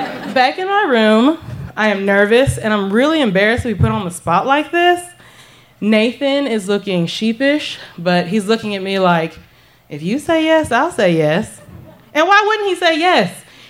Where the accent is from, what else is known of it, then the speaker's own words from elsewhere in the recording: the South, United States; The small town that I grew up in the South was not conducive to any fantasies of being a teenage whore that I may have had.